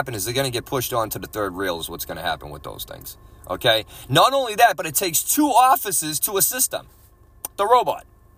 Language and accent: English; Boston, Massachusetts, United States; And I'm from Boston. This is how we fucking talk.